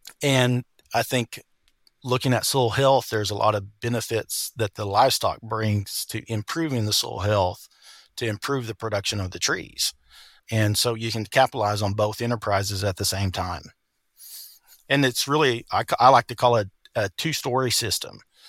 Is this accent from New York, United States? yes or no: no; Oklahoma, United States; I grew up in Northwest Oklahoma, very few trees.